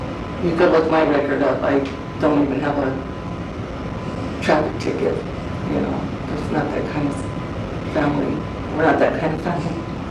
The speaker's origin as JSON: {"language": "English", "town": "Phoenix", "region": "Arizona", "country": "United States", "tie": "born or raised there", "said": "I grew up in South Phoenix, too"}